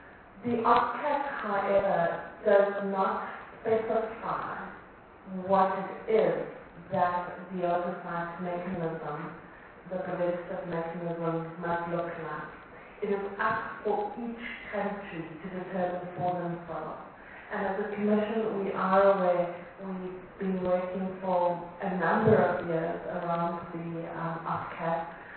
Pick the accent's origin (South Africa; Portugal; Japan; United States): South Africa; We want you to take the lead to show us what it is that can be done in terms of torture.